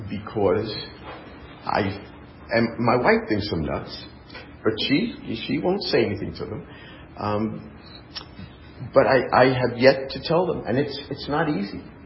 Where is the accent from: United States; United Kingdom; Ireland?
United States; New York; now in California, United States; I obviously am not a native Californian, although I do claim to be so. I came out here in 1982. I left New York in the middle of the night, took a road trip. 6 months later, I wound up in California.